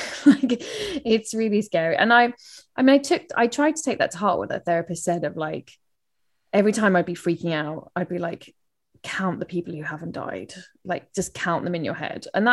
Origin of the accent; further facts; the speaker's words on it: London, United Kingdom; accent: London; That's my London accent.